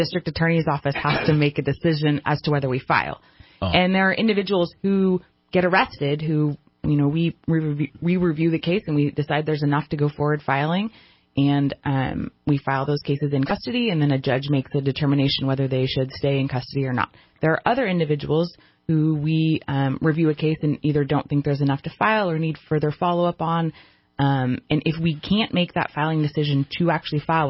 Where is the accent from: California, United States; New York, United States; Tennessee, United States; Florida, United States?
California, United States; I grew up in Shasta County.